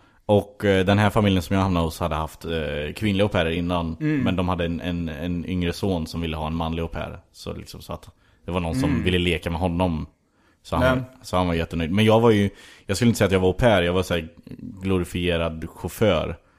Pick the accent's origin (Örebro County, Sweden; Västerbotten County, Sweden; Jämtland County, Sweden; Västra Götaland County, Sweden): Västra Götaland County, Sweden; Skara; Men jag är ju ursprungligen från Skara i Västergötland. Och sen flyttade upp hit för att börja plugga film.